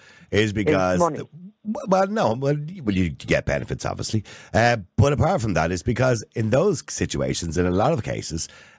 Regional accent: Ireland; The point is, on average, we're still only having, as Irish people, we're still only having 1.5 kids each.

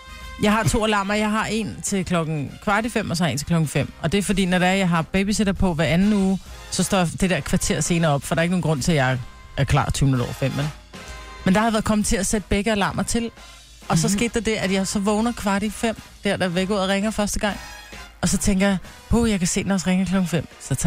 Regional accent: Jutland, Denmark; Nej, fordi jeg er jo selv jyde

